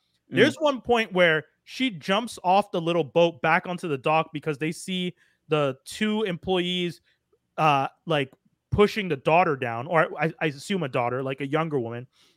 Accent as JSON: {"language": "English", "country": "Canada", "said": "I'm Caribbean Canadian. That's how I've described myself to people. I'm Caribbean Canadian."}